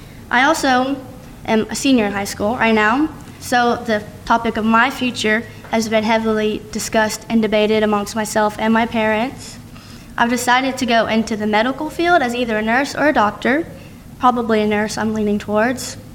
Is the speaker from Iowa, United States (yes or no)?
no; Kentucky, United States; I grew up in Todd County, which is a generally small town in Kentucky, which you guys know because you live here too.